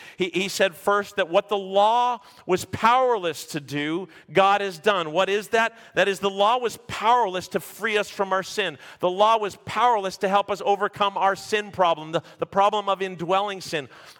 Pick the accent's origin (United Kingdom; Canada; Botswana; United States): Canada; St. Catharines, Ontario; also born or lived in Vancouver / Toronto / Abbotsford; I have always lived in a city. I was born in Vancouver. I grew up first in Toronto and then St. Catharines. Eventually, I moved to the city of Abbotsford, not that far from Vancouver.